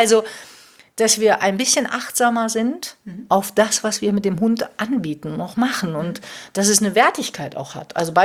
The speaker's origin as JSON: {"language": "German", "town": "La Palma", "region": "Canary Islands", "country": "Spain", "said": "Ja, und ich komme ursprünglich aus La Palma, von den Kanaren."}